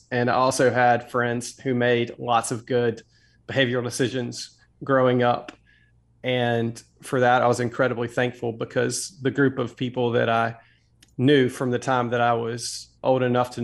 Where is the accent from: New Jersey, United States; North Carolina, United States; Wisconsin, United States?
North Carolina, United States; Farmville; I grew up in a small town in the eastern part of North Carolina. Believe it or not, the name of the town is Farmville, for all the farms that surround the community.